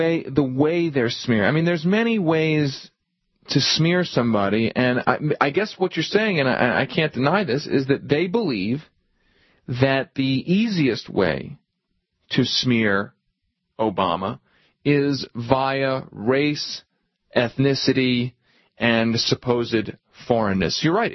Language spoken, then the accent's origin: English; United States; What I think is actually more more disturbing as an American